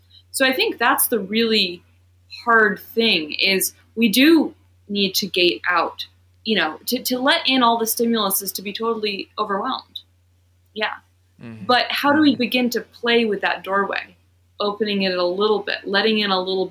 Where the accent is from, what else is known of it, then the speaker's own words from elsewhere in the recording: New York, United States; I mean, I grew up in the Hudson Valley and I was always like down on the ground